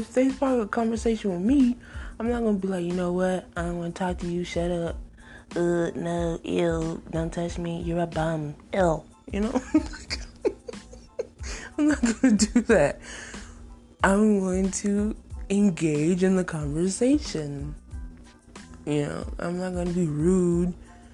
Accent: Toccoa, Georgia, United States; I am from Toccoa, Georgia. Small town. We didn't have a transportation system.

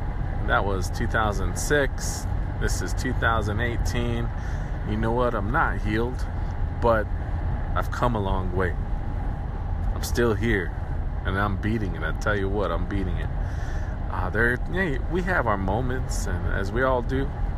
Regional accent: Pine Ridge Reservation, South Dakota, United States; And born and raised on the Pine Ridge Reservation in South Dakota, into the Lakota culture. Lakota Sioux people is what most people know us by.

